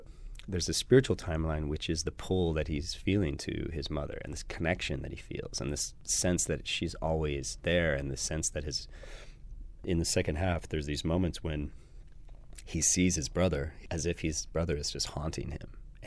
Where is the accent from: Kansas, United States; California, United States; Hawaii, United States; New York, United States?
California, United States; Yeah, yeah. We grew up in California.